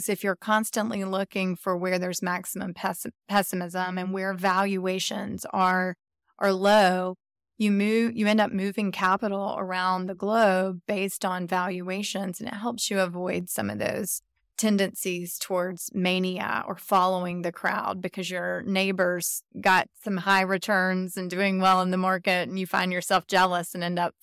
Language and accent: English; Winchester, Tennessee, United States; He grew up in my hometown, Winchester, Tennessee. It's a really country town.